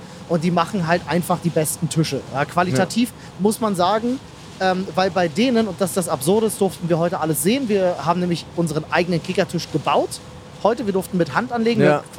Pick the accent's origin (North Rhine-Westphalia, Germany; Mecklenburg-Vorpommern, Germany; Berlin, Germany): Berlin, Germany; als Berliner